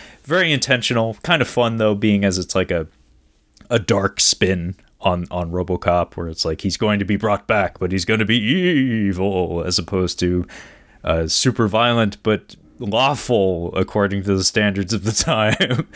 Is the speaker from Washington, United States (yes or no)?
yes; Seattle, Washington, United States; I've been born and raised in Seattle, and I've seen this city grow by leaps and bounds